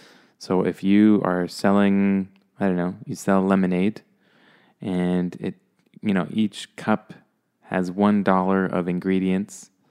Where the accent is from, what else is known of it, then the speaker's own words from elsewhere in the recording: Toronto, Ontario, Canada; I am from Toronto, and we often say Toronto is very diverse.